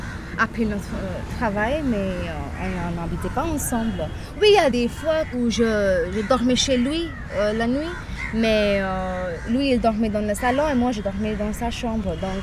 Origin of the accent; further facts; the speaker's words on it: Mumbai, Maharashtra, India; Bobby et moi, nous sommes de Bombay.